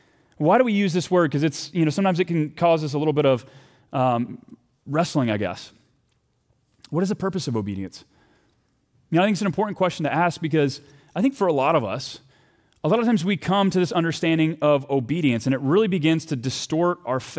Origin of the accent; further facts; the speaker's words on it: the South, United States; Okay, I'm from the South.